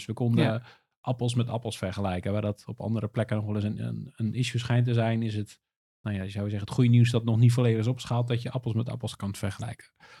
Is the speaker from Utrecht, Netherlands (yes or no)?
yes; Houten, Utrecht, Netherlands; Ik kom uit Houten, daar ben ik geboren en getogen.